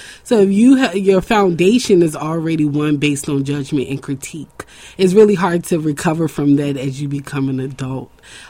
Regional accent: the South, United States; I grew up in the South where colorism was a really big thing.

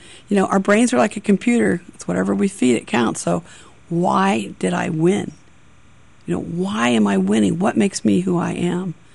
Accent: Long Beach, California, United States; because I'm from Long Beach

